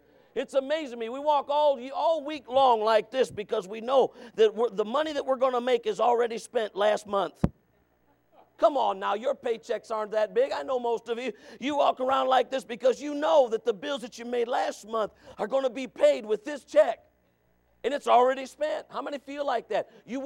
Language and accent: English; United States; I don't want to be European. I'm American.